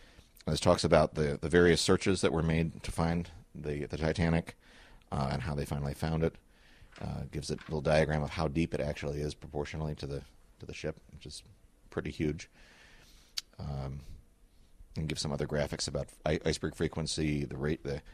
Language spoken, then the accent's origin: English; New Jersey, United States; I grew up near Princeton, New Jersey, and did a survey of the business district